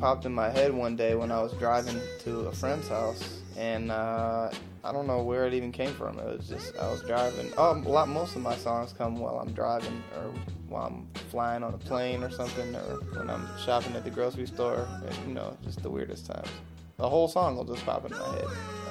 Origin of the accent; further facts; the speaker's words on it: Detroit, Michigan, United States; maybe it's just growing up around Detroit.